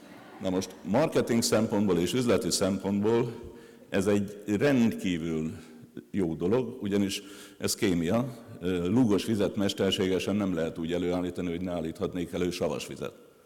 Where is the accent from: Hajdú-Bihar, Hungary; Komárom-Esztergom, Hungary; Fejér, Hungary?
Hajdú-Bihar, Hungary; Debrecen; én ugye Debrecenből jövök